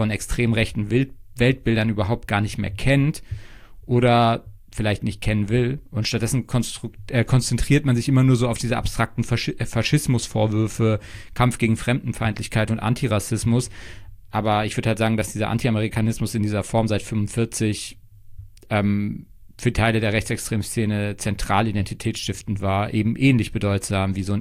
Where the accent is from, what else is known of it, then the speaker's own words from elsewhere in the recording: Heidelberg, Baden-Württemberg, Germany; Nee, ich komme ja ursprünglich aus Heidelberg und ich sitze auch gerade in Heidelberg, weil ich bei meinen Eltern bin.